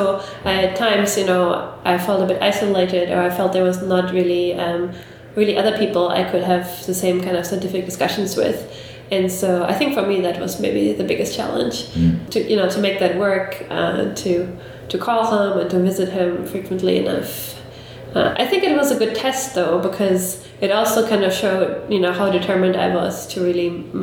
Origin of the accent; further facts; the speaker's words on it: Germany; English is a second language; moved away; I grew up in Germany, and when I lived in Germany, I also went to an all-girls school